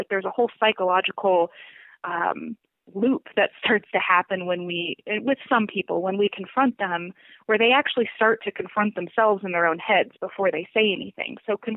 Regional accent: Midwest, United States; I'm from the Midwest. We do not like confronting in the Midwest.

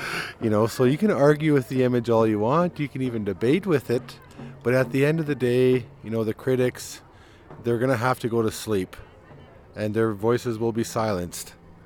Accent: Serpent River First Nation, Ontario, Canada; I'm from Serpent River First Nation.

